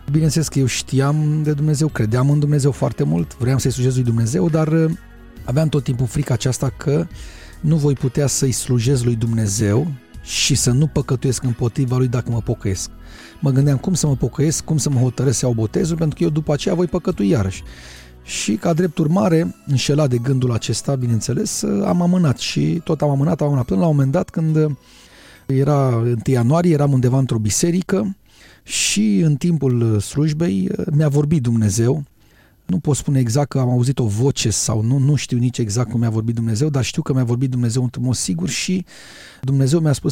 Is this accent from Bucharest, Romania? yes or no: yes; Bucharest, Romania; born there; Eu m-am născut în București în anul 1976, în luna iunie, într-o familie binecuvântată.